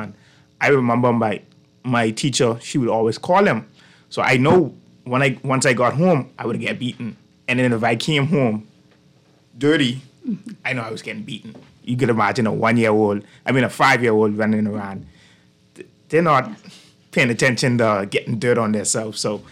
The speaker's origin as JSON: {"language": "English", "region": "New Providence", "country": "Bahamas", "tie": "born there", "said": "I was born in Bacardi Road. So my auntie always tells me the story. I wasn't born in PMH, so the ambulance never came on time. So I have a connection to the Bacardi Road, the Haitian village area."}